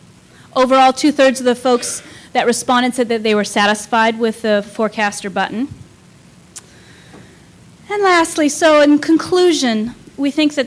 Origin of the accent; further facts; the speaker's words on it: Tacoma, Washington, United States; I grew up in Tacoma, so I know that area well.